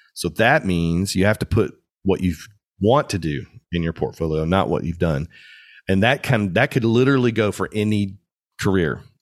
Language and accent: English; Nashville, Tennessee, United States; growing up in Nashville, I didn't really want to shoot country